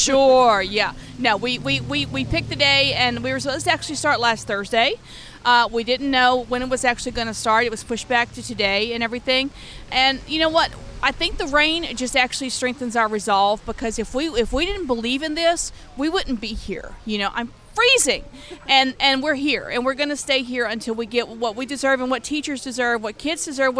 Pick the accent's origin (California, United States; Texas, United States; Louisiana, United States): Louisiana, United States; I'm originally from Louisiana, and I've taught in the district for 20 years.